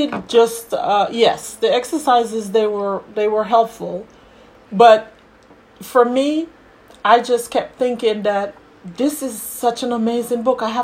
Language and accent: English; Jamaica; Oh, yeah. I'm from Jamaica